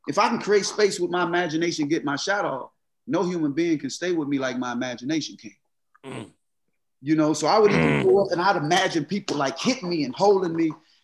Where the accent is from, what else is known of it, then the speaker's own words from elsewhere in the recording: Mississippi, United States; it was scary because for me, growing up in Mississippi, not seeing and hearing